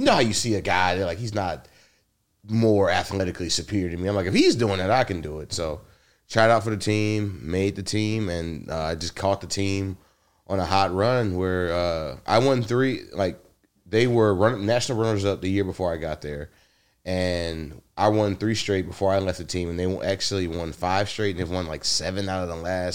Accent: Detroit, Michigan, United States; moved away as an adult; Born, raised, was there until I went to college, University of Michigan.

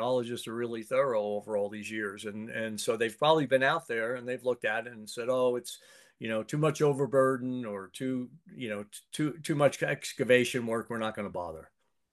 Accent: Eastern United States, United States; you live in the East and I grew up in the East.

